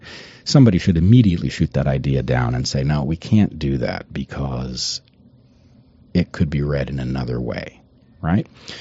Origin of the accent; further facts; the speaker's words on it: United States; I'm an American. I don't owe any allegiance to Benjamin Netanyahu.